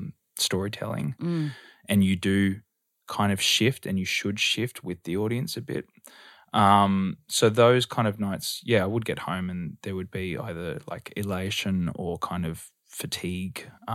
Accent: Australia; I would drop into my normal accent between takes.

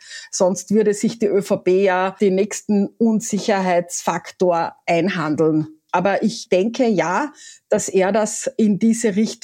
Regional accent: Carinthia, Austria; Also ich bin Kärntnerin

